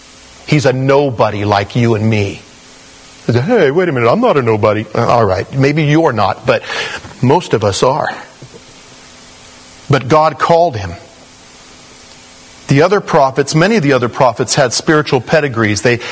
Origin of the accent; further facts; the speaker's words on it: Porterville, California, United States; but I came from Porterville, California. Lots of cows.